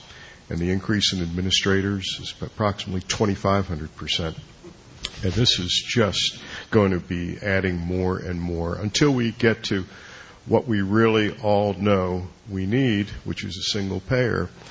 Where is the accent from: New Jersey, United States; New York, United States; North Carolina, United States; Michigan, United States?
New Jersey, United States; I'm a member and a speaker for Physicians for a National Health Plan, and I come from New Jersey, so I'm not sure.